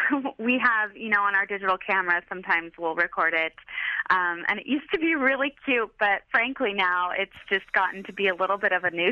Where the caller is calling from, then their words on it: Dallas, Texas, United States; from Dallas, Texas.